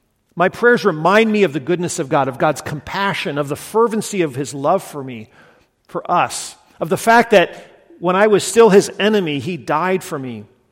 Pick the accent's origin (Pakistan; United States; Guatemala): Guatemala; I grew up in Guatemala, and it's just profoundly formative in my life and my imagination